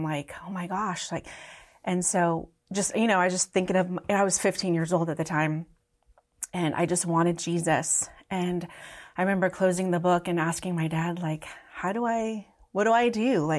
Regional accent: Seattle, Washington, United States; We grew up in Seattle, Washington.

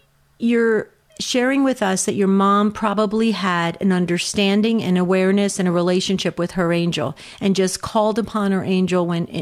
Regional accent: New Jersey, United States; accent: New Jersey; You can hear my New Jersey accent coming out.

